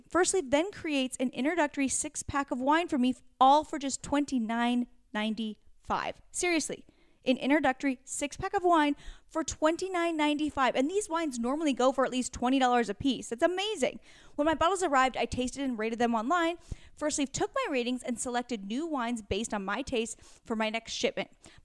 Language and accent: English; Pacific Northwest, United States; Of like, I'm from the Pacific Northwest.